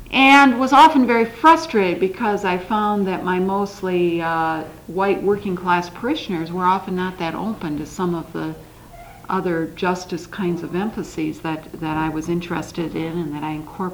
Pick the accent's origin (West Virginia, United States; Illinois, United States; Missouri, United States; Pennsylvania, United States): Illinois, United States; Chicago; I'm from Chicago, where I work for the churchwide offices of the ELCA.